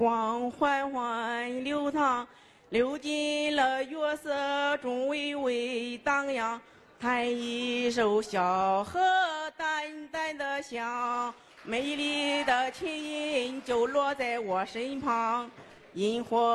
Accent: Jining, Shandong, China; 评委老师好，大家好，我来自山东济宁

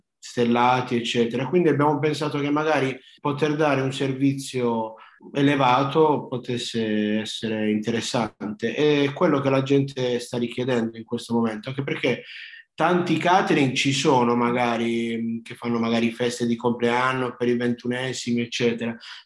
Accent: Apulia, Italy; now in Australia; Io poi sono pugliese, quindi magari ho messo un po' di pesce.

